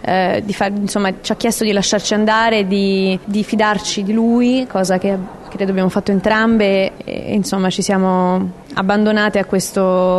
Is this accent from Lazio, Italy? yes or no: yes; Rome, Lazio, Italy; sono di Roma, quindi ho sempre frequentato il Circeo da quando ero piccola